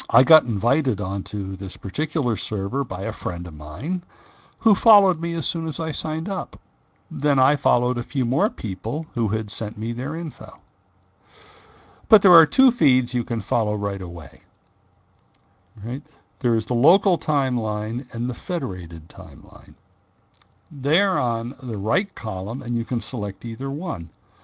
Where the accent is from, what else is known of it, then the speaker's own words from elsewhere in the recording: United States; since that is my only language. Well, hey, I'm an American. We're almost all like that.